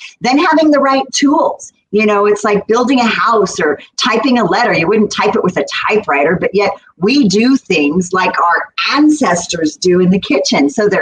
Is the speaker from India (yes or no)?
no; Kansas, United States; I mean, I grew up in Kansas on a farm and my mother was an amazing cook.